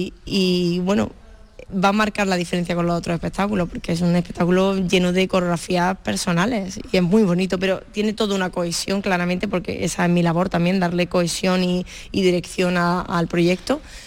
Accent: Granada, Andalusia, Spain; ya el miércoles me iré para mi tierra, Granada

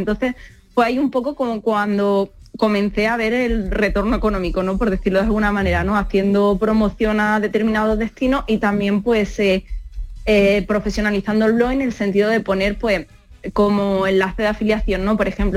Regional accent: Motril, Andalusia, Spain; Pues aunque siempre me dicen en Motril, mi pueblo, madre mía, es que ya te conoces todo el mundo.

